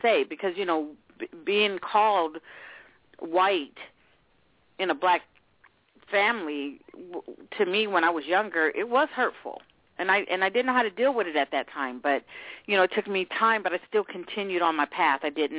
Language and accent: English; Oakland, California, United States; also born or lived in Illinois; I grew up in Oakland. And, you know, I moved from Illinois to Oakland, and I grew up in a pretty bad family.